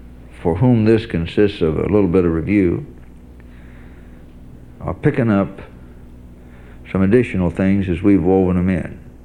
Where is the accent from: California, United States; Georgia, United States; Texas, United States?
California, United States; I come from Northern California. We know you beat the hell out of almonds.